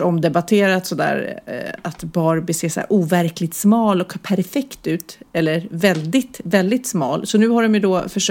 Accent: Sweden; accent: standard Swedish; mitt uttal, mitt svennebananuttal

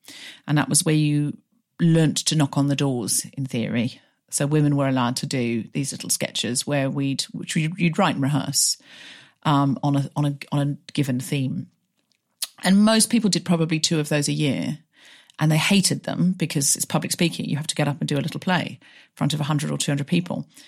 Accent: Australia; I was raised in Australia. I was raised in like Home and Away, but with extra God.

